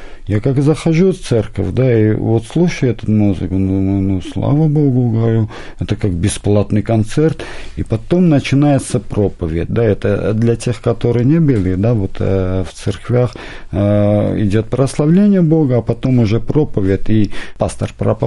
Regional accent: Armenia; now in Russia; я сам армянин, живу в России

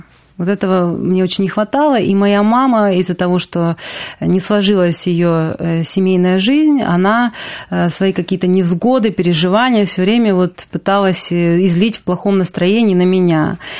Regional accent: Ukraine; Детство я провела на юге Украины, в небольшом городке, жила я в неполной семье с мамой и с бабушкой и с дедушкой.

